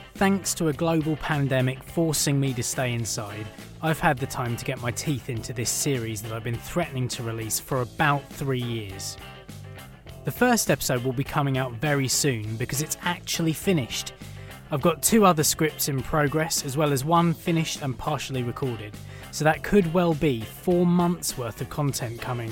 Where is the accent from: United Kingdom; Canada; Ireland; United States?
United Kingdom; Now, because I'm British